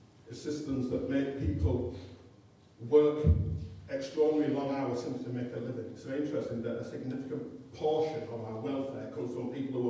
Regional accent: England, United Kingdom; But of course, we're English, like, we don't do that kind of impolite kind of way.

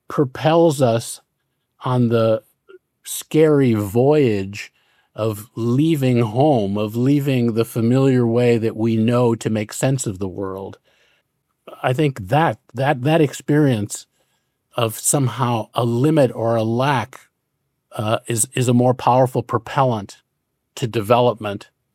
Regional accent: United States; You know, I'm an American, right?

